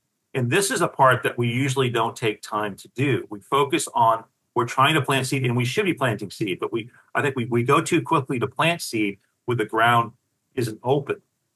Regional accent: Maine, United States; And where I grew up in Maine, you know, we had all these beautiful rock walls around these farms.

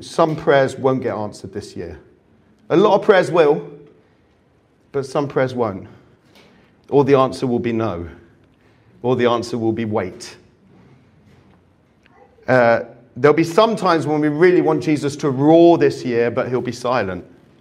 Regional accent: Cyprus; I come from Cyprus. In Cyprus, the most popular word in the country is tomorrow.

